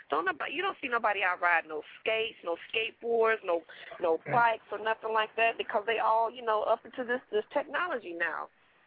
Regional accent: Bay Harbor, Florida, United States; I grew up in Bay Harbor, right around the corner from Foxwood Projects.

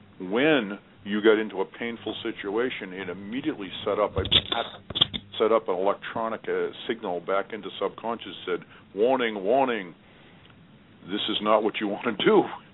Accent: Boston, Massachusetts, United States; And I said, well, I'm from Boston, and they say it all began here in the country

